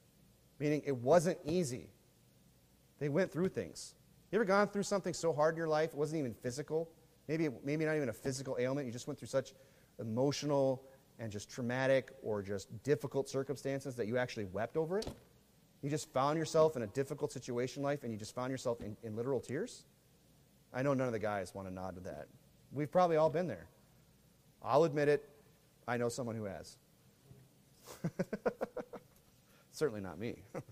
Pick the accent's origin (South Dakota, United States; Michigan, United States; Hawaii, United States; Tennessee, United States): South Dakota, United States; I grew up in South Dakota in the Black Hills, where Mount Rushmore is.